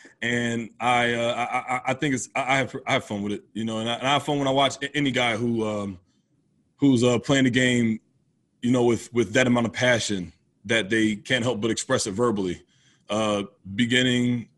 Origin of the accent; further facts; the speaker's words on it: Blackwood, New Jersey, United States; Where I grew up is right outside of Philadelphia. So that Philadelphia area is definitely Philly's a sports town all the way.